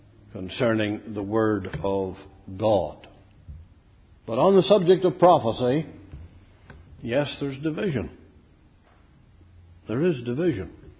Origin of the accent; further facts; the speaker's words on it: Ireland; I'm tempted as an Irishman to say that you should just all agree with me and everything would be wonderful.